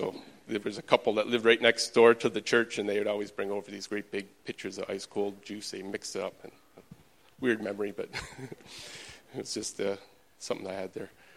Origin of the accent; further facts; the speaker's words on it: Kelowna, British Columbia, Canada; So I was born and raised in Kelowna, BC. Grew up in, we had a cattle ranch. It was a small cattle ranch, about 100 head. I was the youngest of 8 kids.